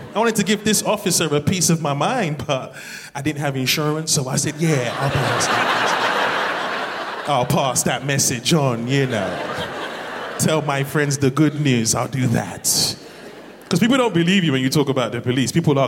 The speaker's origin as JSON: {"language": "English", "town": "Hackney", "region": "London", "country": "United Kingdom", "said": "I'm from London. I'm actually from Hackney, so I actually walked to this gig."}